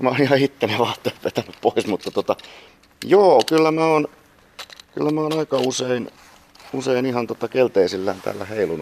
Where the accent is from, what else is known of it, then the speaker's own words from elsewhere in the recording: Anjalankoski, Kymenlaakso, Finland; tuolla synnyin paikkakunnallani Anjalankoskella, joka on nykyään osa Kouvolaa